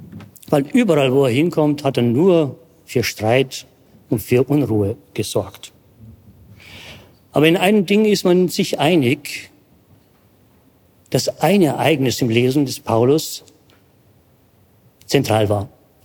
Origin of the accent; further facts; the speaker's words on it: Bavaria, Germany; vielleicht merken Sie es auch von meiner Sprache, ich komme aus Bayern. Bin aufgewachsen in einem Dorf, an einem kleinen Ort in Niederbayern. Es wird schon sehr speziell. In der Nähe von Altötting.